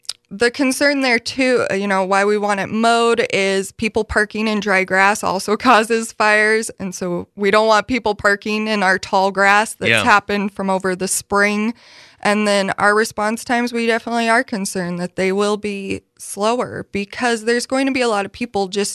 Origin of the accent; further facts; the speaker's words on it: the West, United States; Because that's definitely part of something growing up in the West that we learn